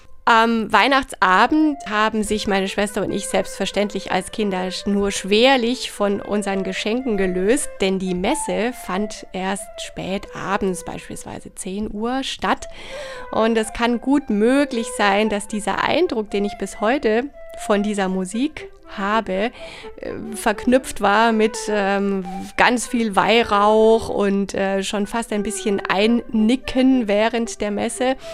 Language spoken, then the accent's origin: German; Regensburg, Bavaria, Germany; Weihnachten bedeutet für mich die Erinnerung an meine Heimatstadt Regensburg in Bayern.